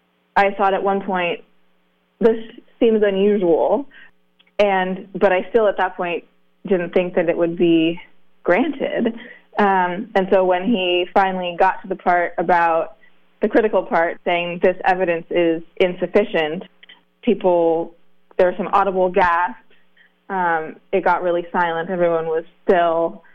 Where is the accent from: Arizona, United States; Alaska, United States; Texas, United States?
Alaska, United States; I grew up in Southeast Alaska, and at this point, everybody has something they love that's impacted by climate change. And for me, being from Alaska, which is really on the front lines of climate change